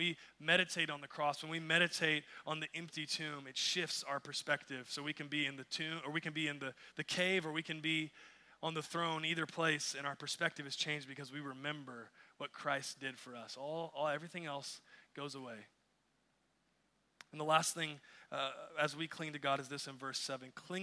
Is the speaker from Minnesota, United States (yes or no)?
no; Texas, United States; We're from Texas, right, where it is hot.